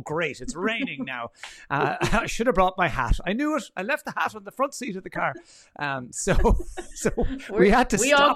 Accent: Ireland; I love the joy and fun and crack, as us Irish like to say, that you're bringing to it.

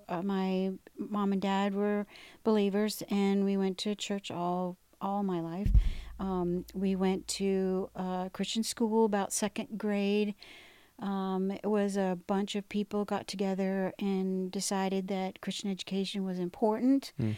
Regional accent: Vermont, United States; moved away as an adult; Well, I was born in Vermont, and I lived there in New England area for many years, and then came to Bob Jones University in 1983

